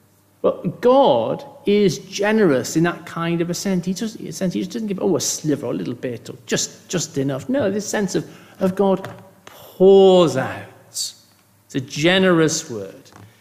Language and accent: English; United Kingdom; And, you know, being British, we try to be polite.